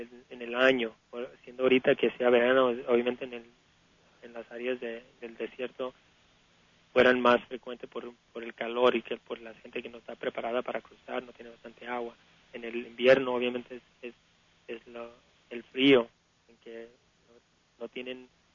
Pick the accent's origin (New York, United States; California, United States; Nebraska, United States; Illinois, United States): California, United States; San Diego; Y criado aquí en San Diego.